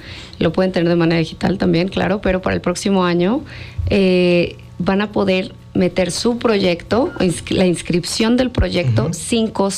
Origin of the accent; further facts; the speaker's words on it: Cuernavaca, Morelos, Mexico; trayéndolo aquí a Cuernavaca es súper importante para mí, porque yo soy de Cuernavaca